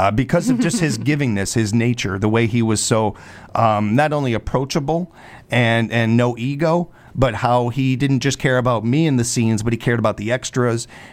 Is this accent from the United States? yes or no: yes; Chicago, Illinois, United States; Like, I'm from over here. I'm from Chicago and stuff.